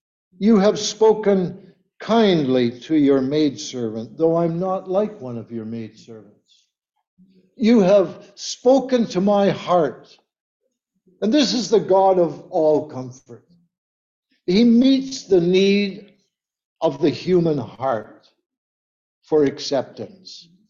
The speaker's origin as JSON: {"language": "English", "country": "Canada", "tie": "born or raised there", "said": "I was born in Canada, I lived here all my life, visited other countries"}